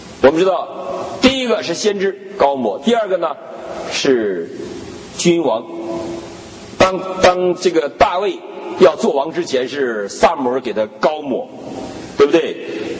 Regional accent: China; 所以我们中国人特别有一种近代史是我们一个羞辱的历史

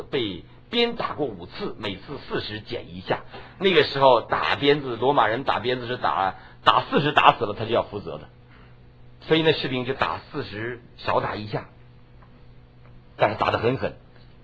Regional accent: Taiwan

